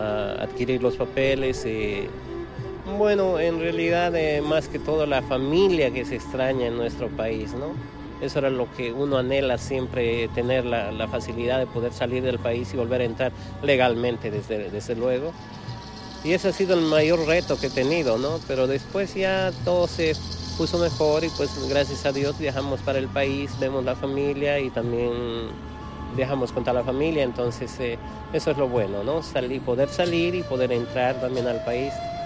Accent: Bolivia; moved away as an adult; also born or lived in New York / Miami; vinimos de Bolivia pues haciendo música también con un grupo que era bastante famoso en mi país. Se llamaba … Y pues llegamos acá para dar conciertos y nos quedamos.

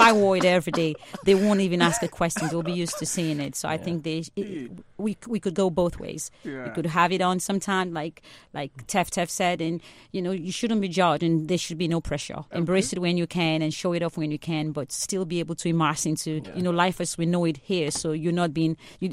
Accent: Sierra Leone; And I'm from Sierra Leone, so a lot of that is very westernized.

